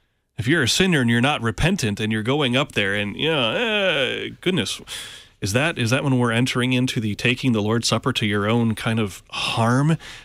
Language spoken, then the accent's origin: English; United States; these things never registered to me as a Lutheran kid growing up in the States, hardly ever walking past the doors of another denomination's church building.